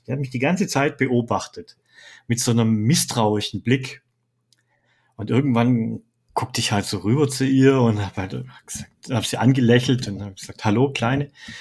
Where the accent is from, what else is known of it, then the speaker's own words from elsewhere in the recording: Bad Mergentheim, Baden-Württemberg, Germany; born there; so eine Art Bastard aus Unterfranke und Schwabe. Also ich bin eigentlich gebürtiger Unterfranke. Ich komme aus Bad Mergentheim. Aber ich habe jetzt hier schon viele Jahre gelebt, hauptsächlich an der Zonengrenze zu Bayern. Und da entwickelt sich mit der Zeit so ein bisschen Schwäbisch.